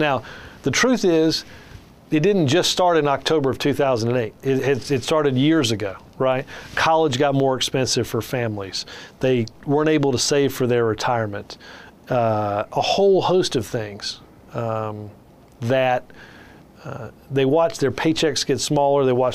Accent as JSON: {"language": "English", "region": "the South", "country": "United States", "lives_now": "North Carolina, United States", "said": "I'm from the South, and how long is it going to take for Democrats to come back to the South?"}